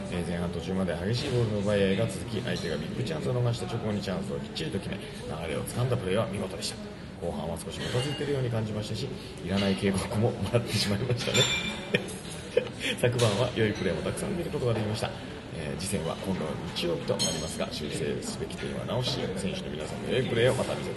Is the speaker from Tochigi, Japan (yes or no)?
yes; Tochigi, Japan; 栃木 の、 あの僕の実家の近くとかも来てくれてますから